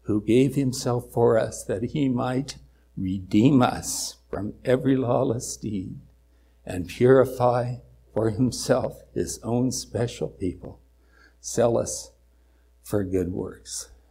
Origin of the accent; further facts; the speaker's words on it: Colorado, United States; when I was growing up in Colorado. I don't know if they had these here, but we had green stamps.